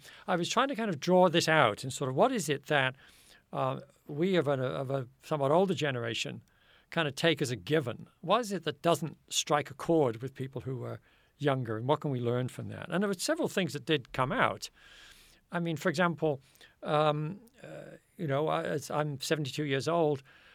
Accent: England, United Kingdom; as somebody in my 70s, think of the weatherman is a bit of a joke. I come from England

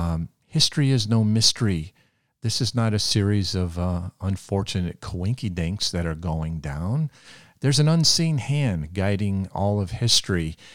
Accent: United States; born there; And I'm of Hungarian descent, but I was born in America. I speak English.

